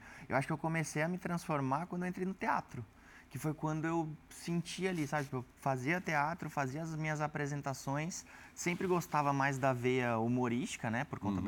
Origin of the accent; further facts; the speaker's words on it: São Paulo, Brazil; A gente veio da periferia de São Paulo.